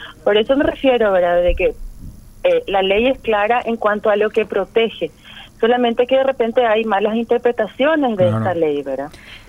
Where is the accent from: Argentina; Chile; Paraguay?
Paraguay; nosotros como paraguayos